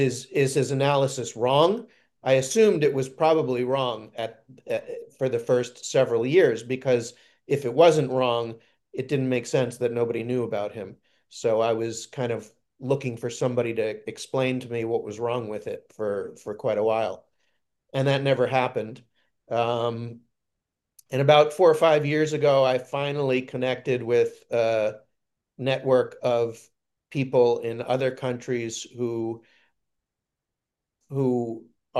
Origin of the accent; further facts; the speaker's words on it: New York, United States; now in Lima, Peru; I'm currently located in Lima, Peru, but I'm originally from New York.